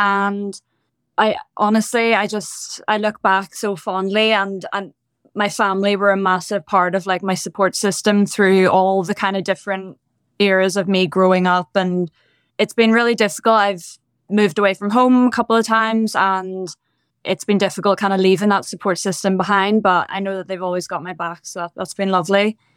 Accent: Bangor, Northern Ireland, United Kingdom; So I grew up in the north of Ireland in a little town called Bangor. It's just outside Belfast, which is the capital of the north. And yeah, I went to school in Belfast

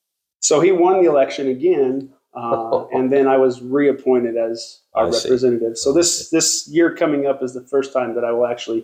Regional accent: Perry, Utah, United States; I've always been a Box Elder County resident, born and raised in Perry. Served an LDS mission in South Africa, lived a few months in Ogden. But other than that, I've always lived in Box Elder County. Grew up in the Peach Farms, which are now subdivisions.

